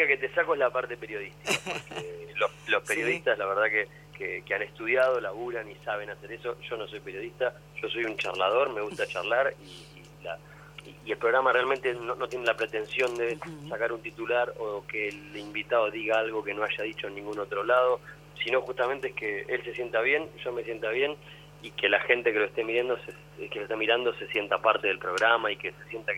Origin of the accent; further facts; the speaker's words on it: Bahía Blanca, Buenos Aires Province, Argentina; now in Buenos Aires, Argentina; Hace muchos años me fui de Bahía. Son casi más los que vivo en Buenos Aires que los que viví en Bahía. Pero Bahía queda ahí guardada. El pero no me lo puedo sacar. Al final de las frases lo tengo ahí.